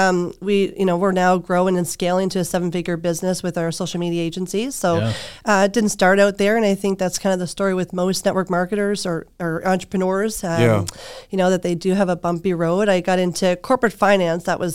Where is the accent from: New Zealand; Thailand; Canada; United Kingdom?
Canada; now in Orange County, United States; my husband's Middle Eastern, but we're originally from Canada. And we moved up here in Orange County just over 2 years ago